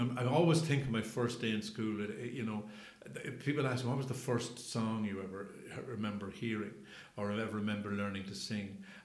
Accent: Dublin, County Dublin, Ireland; born there; I was born in Dublin in Hollis Street Hospital. My mother was from a place called Effra Road in Rathmines.

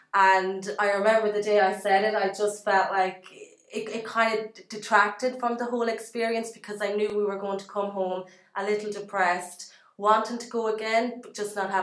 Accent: Boyle, County Roscommon, Ireland; I'm from Boyle as well, just up the road from Carlo, and I went to school in Boyle.

